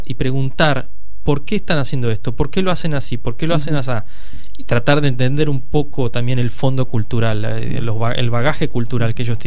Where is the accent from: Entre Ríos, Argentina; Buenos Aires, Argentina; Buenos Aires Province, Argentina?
Entre Ríos, Argentina; Yo vengo de Entre Ríos.